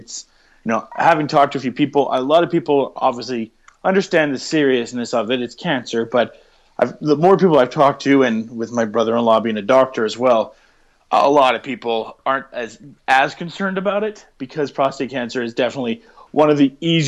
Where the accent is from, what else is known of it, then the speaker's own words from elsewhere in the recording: Calgary, Alberta, Canada; we're from Calgary